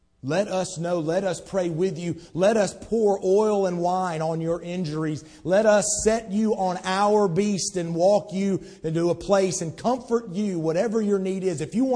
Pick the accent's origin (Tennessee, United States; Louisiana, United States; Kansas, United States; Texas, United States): Tennessee, United States; Tullahoma; people ask, where are you from? From Tullahoma, Tennessee.